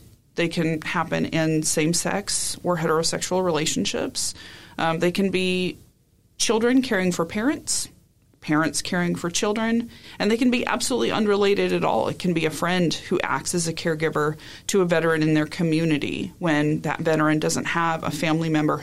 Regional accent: New York, United States; born there; So I grew up in the Air Force. I was born in New York. My sister was born in the UK. We lived in six different places in the first 10 or 12 years.

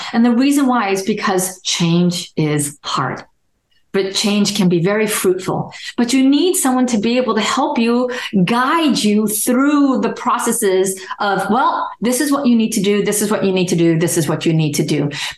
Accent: San Francisco, California, United States; also born or lived in Portugal; I was born in Portugal and I was raised in San Francisco. So my single mother with three children brought us over and we were raised in San Francisco.

